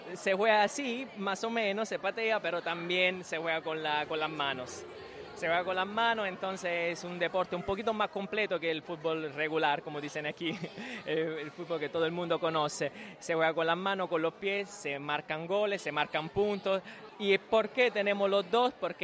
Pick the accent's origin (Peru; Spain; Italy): Italy; Spanish is a second language; now in Ireland; Yo soy italiano, yo no soy hispanohablante como madrelingua, pero bueno, estoy bien conectado con la comunidad.